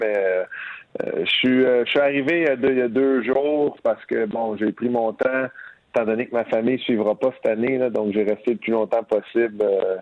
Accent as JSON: {"language": "French", "region": "Quebec", "country": "Canada", "said": "Puis je pense qu'en tant que Québécois, on peut être fiers de lui"}